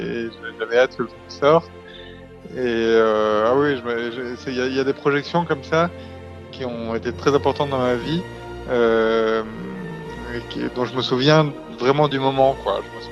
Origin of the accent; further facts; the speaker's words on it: Barcelona, Catalonia, Spain; Moi, j'ai grandi à Barcelone, en Espagne.